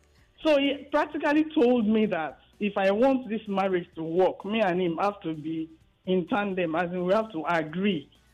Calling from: Ikorodu, Lagos, Nigeria; I'm calling from Ikorodu.

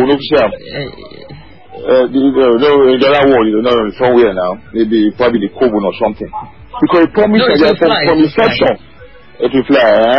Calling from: Lugbe, Federal Capital Territory, Nigeria; Yes, I'm calling from Lugbe this morning.

